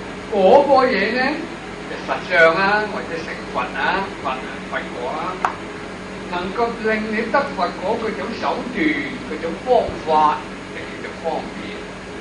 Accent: China

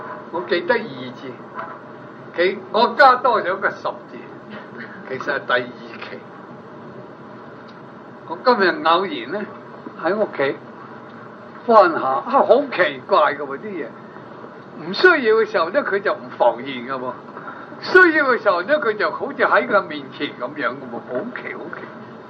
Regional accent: China; 就是我哋中國人咧就唔係籠籠統統咁算噶

